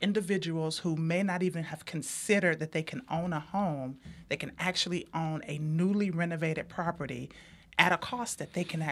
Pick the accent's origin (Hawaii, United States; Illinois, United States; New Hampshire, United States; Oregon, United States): Illinois, United States; now in Milwaukee, United States; And before I moved to Milwaukee, so I'm originally from Illinois.